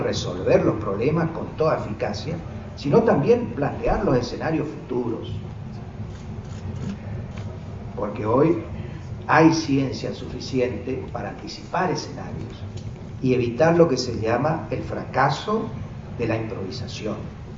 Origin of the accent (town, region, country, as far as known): Argentina